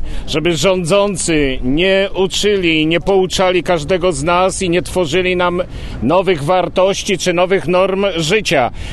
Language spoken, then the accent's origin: Polish; Łódź, Łódź Voivodeship, Poland; ja jestem łodzianinem, ale moja mama pochodziła z Bronikowa, tata ze Złoczewa